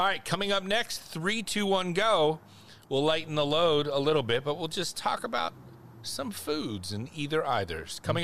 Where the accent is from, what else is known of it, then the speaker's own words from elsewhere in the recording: California, United States; This is interesting as a Californian.